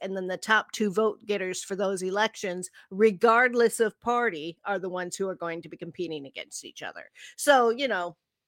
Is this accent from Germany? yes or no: no; the South, United States; accent: Southern; And I guess my Southern accent was really strong while I was scolding.